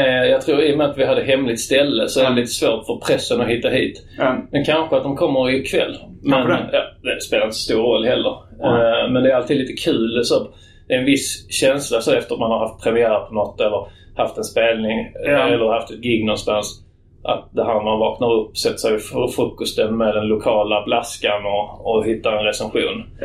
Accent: Trelleborg, Skåne, Sweden; Men vi kommer ju faktiskt till Trelleborg som är min hemstad.

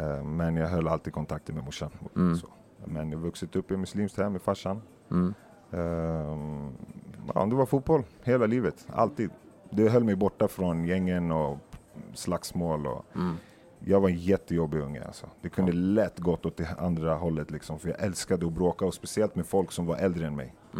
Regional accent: Tunisia; jag är från Tunisien, så jag åkte dit och testade proffslivet i 6 månader.

